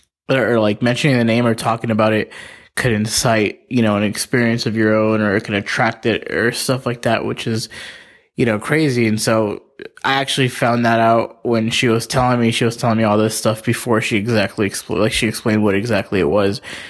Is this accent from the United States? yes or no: yes; Palmdale, California, United States; I'm from Palmdale, California.